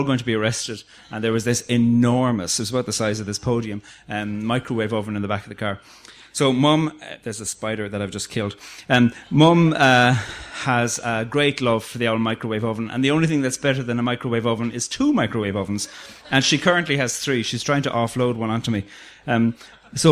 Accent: Cork, Munster, Ireland; also born or lived in Dublin / Switzerland / Australia / Uganda; now in Belfast, United Kingdom; And I grew up in Cork and then travelled around the place. I had a kind of a nomadic decade where I lived for a bit in Dublin and then Switzerland and Australia and Uganda and the Philippines

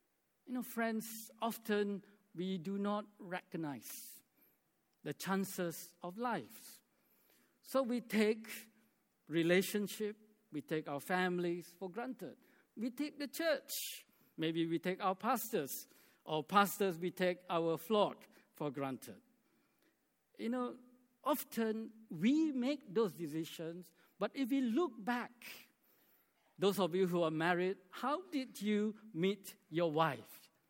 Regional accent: Malaysia; English is a second language; She's from Singapore, I'm from Malaysia.

